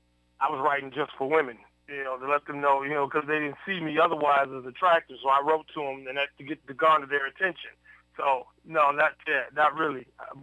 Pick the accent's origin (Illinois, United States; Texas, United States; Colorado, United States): Illinois, United States; Chicago; I grew up in Chicago, born, raised, lived in Chicago, Southside. Those are where my roots from. I love the Windy City.